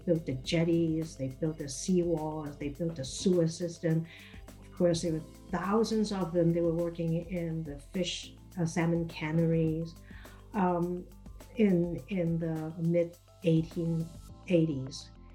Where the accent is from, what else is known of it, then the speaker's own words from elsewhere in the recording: Hong Kong; moved away as an adult; also born or lived in Boston; now in United States; And I was born in Boston when my parents were in graduate school over there. And then I grew up in Hong Kong, but I came back to the United States for college.